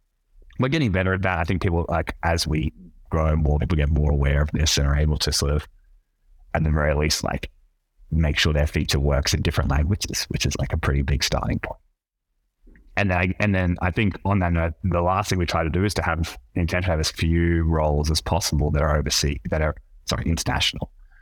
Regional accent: Australia; I'm from Australia

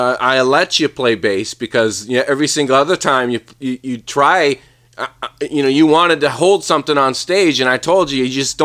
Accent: Toronto, Ontario, Canada; I'm from the Toronto.

